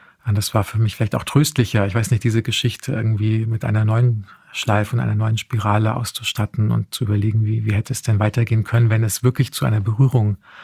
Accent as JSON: {"language": "German", "town": "Heusenstamm", "region": "Hesse", "country": "Germany", "tie": "born or raised there", "said": "Und ich bin tatsächlich in Heusenstamm aufgewachsen, das kommt im Roman auch vor, ein kleines Pendlerstädtchen, genau, meine Eltern haben in Frankfurt gearbeitet und deshalb kenne ich so beides"}